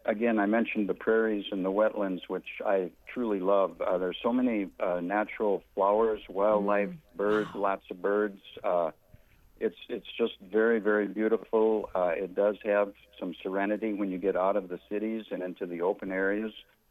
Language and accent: English; Jamestown, North Dakota, United States; now in West Fargo, United States; But I live in West Fargo. I'm originally from Jamestown